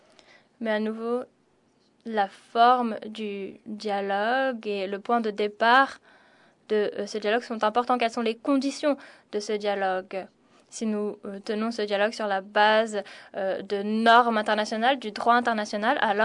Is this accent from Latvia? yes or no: yes; Latvia; Question rapide. Je viens de Lettonie.